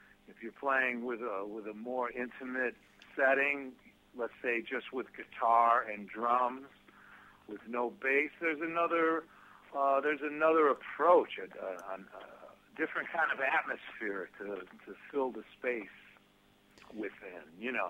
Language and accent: English; Cleveland, Ohio, United States; growing up around Cleveland and around all the players that my dad was playing with, I became very comfortable playing within that world